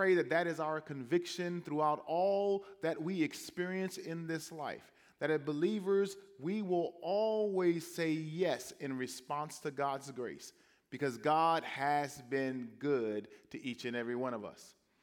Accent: Louisiana, United States; When I was a teenager, I grew up in Louisiana and there served our state convention as the president of the youth convention.

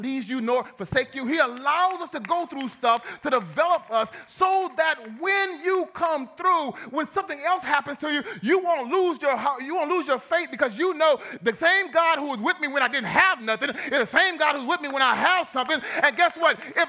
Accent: Ville Platte, Louisiana, United States; I came from Ville Platte, Louisiana. We French like that.

